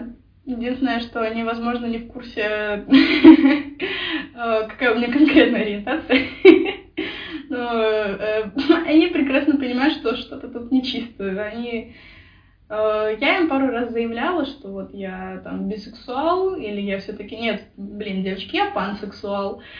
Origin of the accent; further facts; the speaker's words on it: Minsk, Belarus; now in Vilnius, Lithuania; Мне 18 лет. Я из Минска. Но на данный момент я проживаю в Вильнюсе.